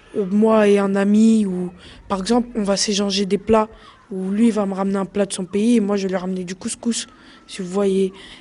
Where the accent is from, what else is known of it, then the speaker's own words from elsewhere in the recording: Saint-Denis, Île-de-France, France; Moi, je vous accueille à Saint-Denis, dans ma ville natale, où j'ai grandi.